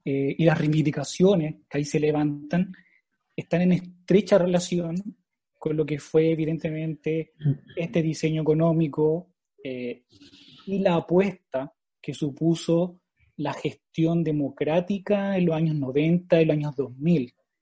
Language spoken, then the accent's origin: Spanish; Chile; todavía no hemos introducido como sociedad chilena en lo que en otros países se llamaba los estudios post-transicionales